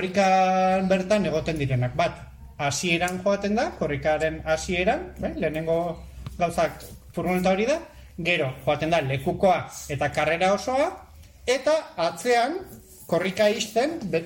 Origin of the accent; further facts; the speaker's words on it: Hernani, Basque Country, Spain; ni Hernaniarra naiz